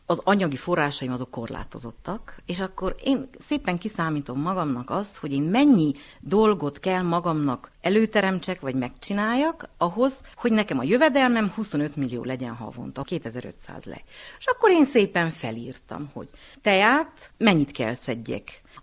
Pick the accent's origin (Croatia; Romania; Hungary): Romania; Partium; now in Székely Land, Romania; Hát én nem székelyföldi vagyok, és nagyon örülök ennek a kérdésnek. Én Parciumból érkeztem ezelőtt 36 évvel Székelyföldre